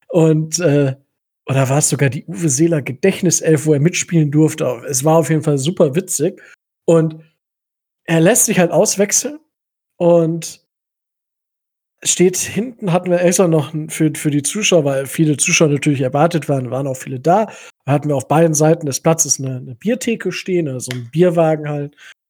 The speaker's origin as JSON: {"language": "German", "town": "Kalkriese", "region": "Lower Saxony", "country": "Germany", "said": "also ich komme ja aus Kalkriese, also für die Leute, die es kennen, bei Osnabrück"}